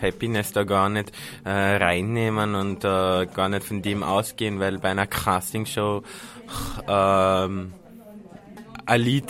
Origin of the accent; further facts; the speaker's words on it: Tyrol, Austria; auch meine Heimat Tirol